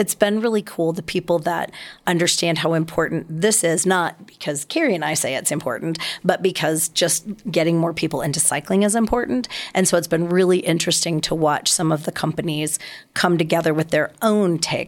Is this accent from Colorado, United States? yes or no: yes; Colorado Springs, Colorado, United States; I grew up in the Village 7 area, and there's all kinds of cool trails in Village 7 and, and hoodoos and rocks, which you wouldn't think they're there.